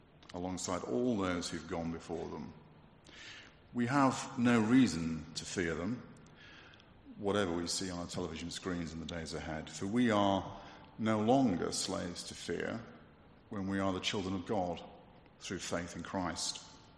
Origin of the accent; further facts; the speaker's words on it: England, United Kingdom; But we're mostly English, so we won't do that.